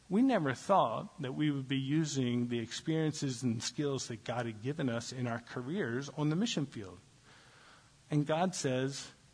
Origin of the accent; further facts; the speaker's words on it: the South, United States; That's not a slam on people from the South, by the way. I'm from the South. I'm okay.